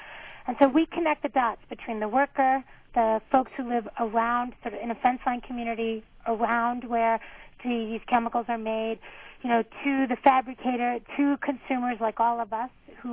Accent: Merrick, New York, United States; the house that I grew up in Merrick, Long Island, a starter ranch.

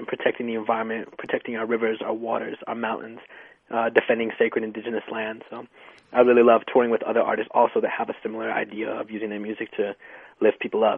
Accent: Colorado, United States; born there; first language Spanish; English is a second language; also born or lived in Mexico; I was born in Colorado. My roots are in Mexico. I feel that really strongly. I've spent some time back in Mexico. I spent a lot of my early days there. My first language is Spanish.

